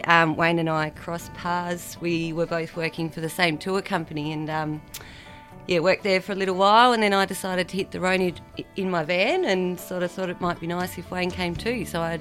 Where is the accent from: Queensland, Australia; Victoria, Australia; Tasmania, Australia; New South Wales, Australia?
Tasmania, Australia; Hobart; Well, I'm originally from Tassie. I'm from Hobart.